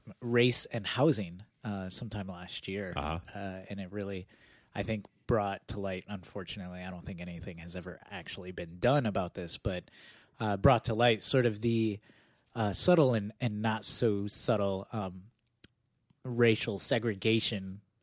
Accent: Michigan, United States; I would say, growing up in Michigan, I was definitely almost always the weirdest person in the room.

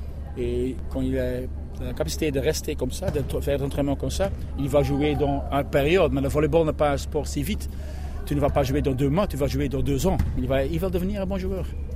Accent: Belgium; Moi, je suis un Belge, mais pas un vrai Belge, je parle toujours.

